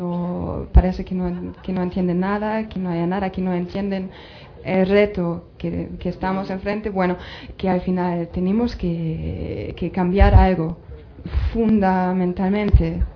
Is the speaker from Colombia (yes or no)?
no; Germany; Spanish is a second language